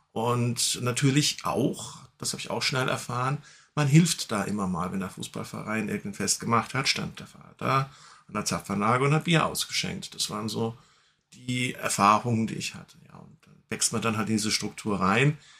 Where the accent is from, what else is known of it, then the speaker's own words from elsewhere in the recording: Heidelberg, Baden-Württemberg, Germany; Ja, meine Wurzeln sind in der schönen Kurpfalz. Ich bin in Heidelberg geboren, dort in der Region südlich von Heidelberg auch aufgewachsen. Bin dann zur Bundeswehr gegangen, ab dann war Deutschland meine Heimat, wie man so schön sagt.